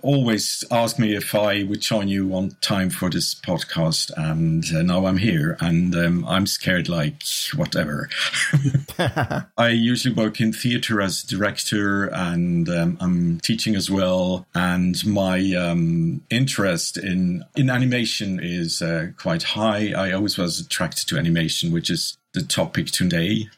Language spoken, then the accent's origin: English; Switzerland; I guess it's quite similar as growing up in Switzerland to your experiences.